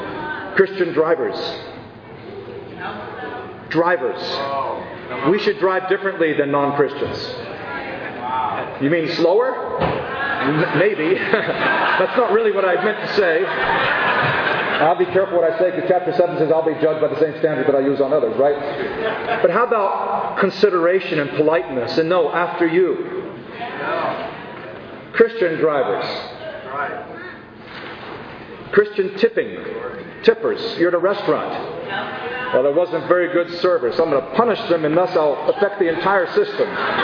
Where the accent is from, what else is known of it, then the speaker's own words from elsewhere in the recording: New Jersey, United States; I grew up in New Jersey, you know, which is kind of like New York.